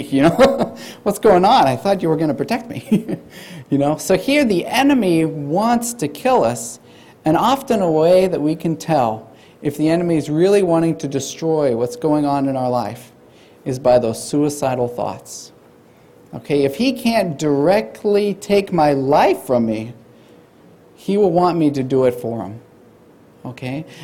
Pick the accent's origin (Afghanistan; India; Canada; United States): India; also born or lived in Sydney, Australia; so I was born in Australia, in Sydney, and then right when I was born, my parents took me to India. I didn't get a vote on it because I was about 2 months, so I was kidnapped and went to India.